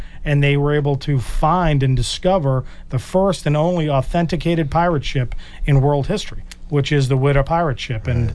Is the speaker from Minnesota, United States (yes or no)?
no; Massachusetts, United States; Now, growing up on the Cape, you know, that becomes legend, that becomes hearsay.